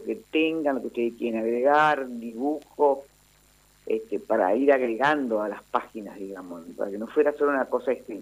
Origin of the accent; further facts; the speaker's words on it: Gualeguay, Entre Ríos, Argentina; born there; also born or lived in Paraná; soy oriunda de Gualeguay, pero en realidad viví la mayor parte de mi vida ya hoy en Paraná. Uh-huh. Pero sí, nací allá y tengo parte de mi familia allá.